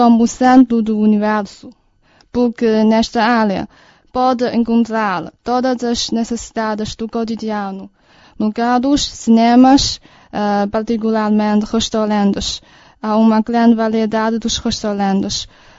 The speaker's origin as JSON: {"language": "Portuguese", "region": "Beijing", "country": "China", "tie": "born or raised there", "said": "Gosto de Pequim, minha terra natal, por exemplo."}